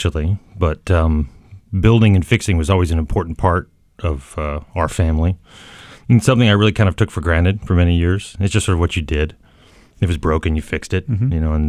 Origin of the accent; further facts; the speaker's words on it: Denver, Colorado, United States; now in New York, United States; Denver, born and raised.